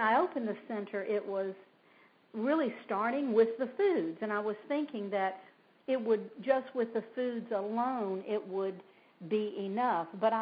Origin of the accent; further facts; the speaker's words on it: the South, United States; I was born and raised in the South.